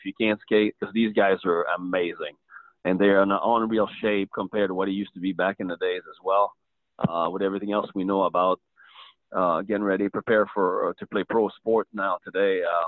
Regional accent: Quebec, Canada; Well, I was born and raised in Quebec, Canada

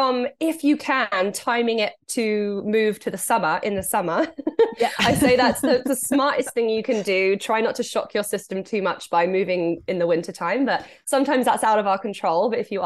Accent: England, United Kingdom; now in Canada; I'm from England, so I'm not used to much snow at all.

